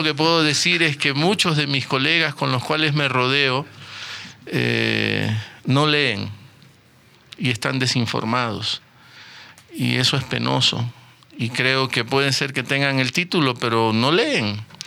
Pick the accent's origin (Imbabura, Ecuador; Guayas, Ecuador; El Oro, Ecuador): Guayas, Ecuador; Guayaquil; mis hermanos y una familia muy numerosa, todos guayaquileños, yo también, yo viví hasta mis 23 años en Guayaquil